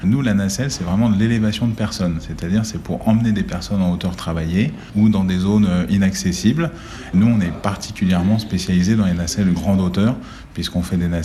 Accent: Dijon, Bourgogne-Franche-Comté, France; j'ai 49 ans, je suis de Dijon.

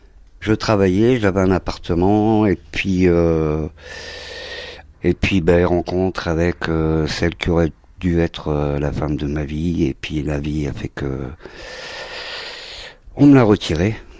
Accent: Condé-sur-l'Escaut, Hauts-de-France, France; also born or lived in Valenciennes; Je suis né à Valenciennes et j'ai grandi dans deux structures de la DAS, ce qu'on appelle l'ASE aujourd'hui, donc à Arthres et puis ensuite à Condé-sur-Lescaut, banlieue de Valenciennes.

